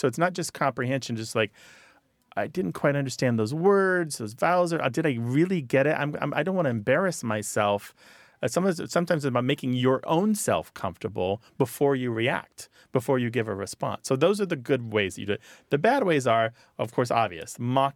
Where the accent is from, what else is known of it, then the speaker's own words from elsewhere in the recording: United States; accent: American; and did my best to speak French, and even friends would imitate my American accent